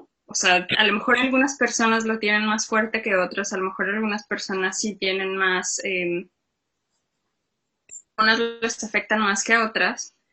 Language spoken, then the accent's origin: Spanish; Mexico; born there; nací en México